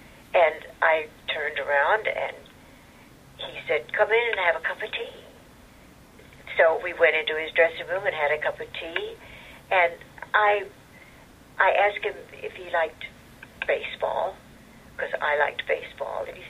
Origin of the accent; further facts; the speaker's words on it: Texas, United States; I thought, how did he know I was from Texas?